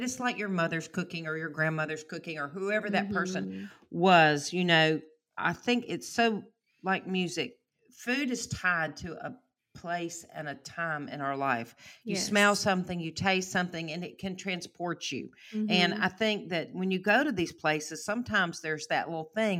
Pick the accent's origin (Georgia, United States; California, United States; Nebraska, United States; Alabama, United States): Alabama, United States; I said, sir, please help me. I am from Alabama.